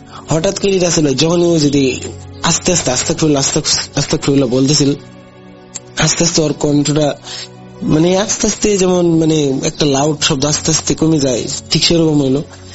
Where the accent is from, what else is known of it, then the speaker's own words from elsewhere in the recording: Sarishabari, Mymensingh Division, Bangladesh; এই বছর আমার গ্রামের বাড়ি ছিল সরিষাবাড়ি, জামালপুর জেলার সরিষাবাড়ি।